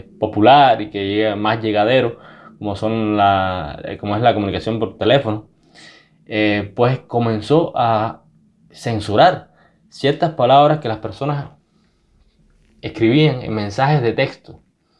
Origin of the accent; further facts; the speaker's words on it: Camagüey, Cuba; yo acá en Camagüey, y somos dos cubanos, y nos consideramos cubanos y igualmente integrantes de la nación cubana